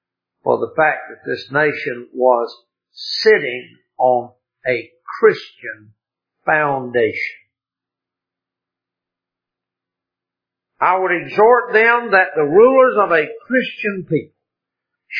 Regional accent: Abbeville, South Carolina, United States; Of course, his office was on the square in my hometown, Abbeville. He practiced law within, I don't know, mile and a half, 2 miles of my home

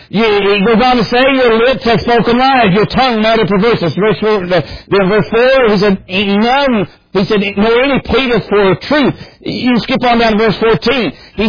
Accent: Bradshaw, West Virginia, United States; Folks, I was raised in Bradshaw Mountain, McGough County, West Virginia. There were 10 of us lived out of 11. I was the baby boy of those 10. We were poorer than Job's turkey, as the old saying goes.

